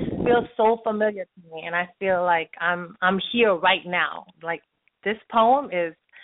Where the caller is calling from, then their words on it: San Antonio, Texas, United States; San Antonio, Texa